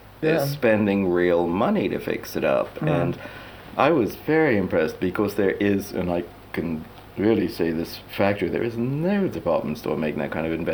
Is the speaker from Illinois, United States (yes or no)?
no; New York, United States; which for me as a kid growing up in New York were traditionally absolutely gorgeous shops.